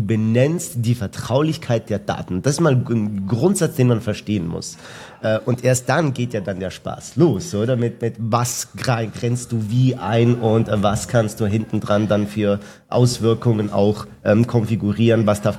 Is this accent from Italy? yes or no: yes; Italy; Also wir als Italiener, da gehen da wirklich ab.